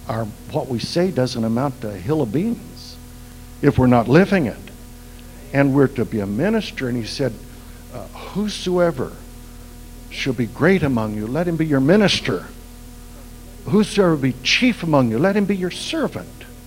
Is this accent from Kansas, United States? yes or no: no; Oklahoma, United States; And, I'm from Oklahoma, and I'm careful who I put my arms around anyway. We're not big huggers the way I was brought up